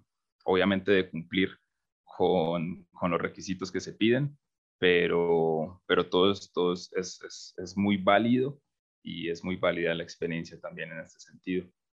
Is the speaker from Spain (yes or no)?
no; Pereira, Risaralda, Colombia; now in Mexico City, Mexico; yo soy originario de Colombia, de la región andina, del eje cafetero, particularmente de una ciudad pues, relativamente pequeña comparada con la Ciudad de México, que es la ciudad de Pereira. No son más de 500.000 habitantes